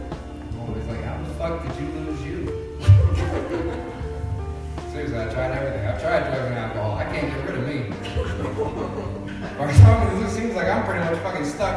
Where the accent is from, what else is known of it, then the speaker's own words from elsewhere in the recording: Denver, Colorado, United States; now in Illinois, United States; It's fucked up because I'm from Colorado. So I get to grow up right down the street from Columbine. And I moved here to Illinois.